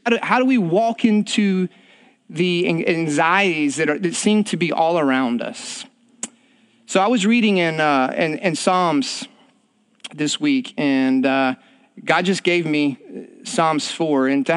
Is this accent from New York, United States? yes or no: no; South Carolina, United States; And I said, well, I'm from South Carolina.